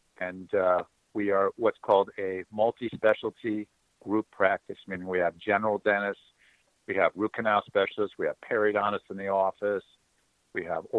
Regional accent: Miami, Florida, United States; Well, I am from Miami, Florida.

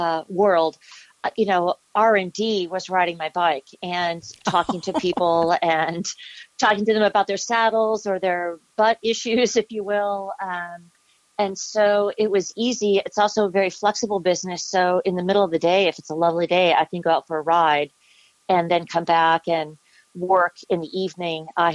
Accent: Los Angeles, California, United States; also born or lived in Shaker Heights, Ohio; Well, my parents moved to Los Angeles in 1969. So I did junior high and high school in L.A.

